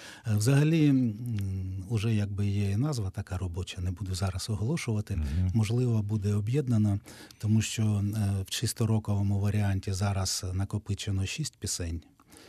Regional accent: Horlivka, Donetsk Oblast, Ukraine; Василь Стус працював вчителем у моїй рідній Горлівці.

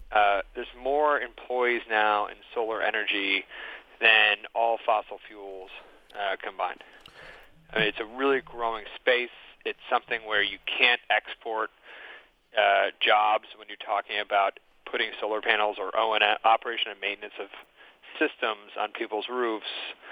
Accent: Buffalo, New York, United States; Came home. I grew up in Buffalo, New York

